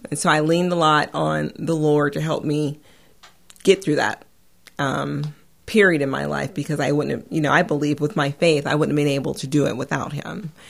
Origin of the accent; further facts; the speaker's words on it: California, United States; also born or lived in Washington, D.C. / Idaho; No. I mean, I grew up in California. Then I spent some time in D.C., and then I believe also in Idaho is some of the places that we went to.